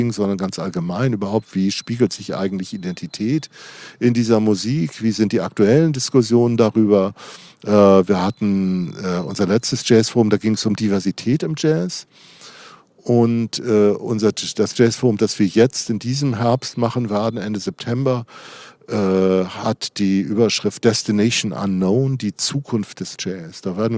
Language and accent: German; Darmstadt, Hesse, Germany